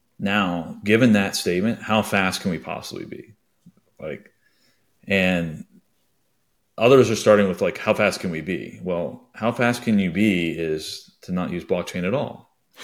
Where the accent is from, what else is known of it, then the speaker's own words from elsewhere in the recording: South Africa; Even if I'm South African, you know, there's no reason for me to run it locally to me.